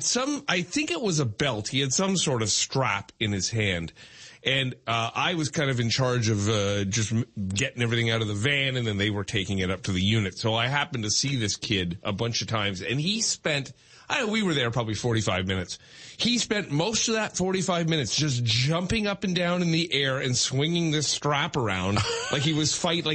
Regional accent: Bramalea, Ontario, Canada; I have driven by a couple of times the house that I grew up in Bramalea

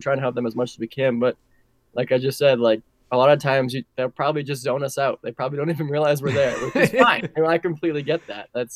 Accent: Massachusetts, United States; I mean, first off, I grew up in Massachusetts. I'm a Bill Belichick diehard, so do your job.

